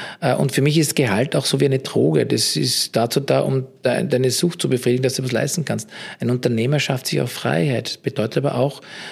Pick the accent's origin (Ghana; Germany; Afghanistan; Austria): Austria; ich bin Österreicher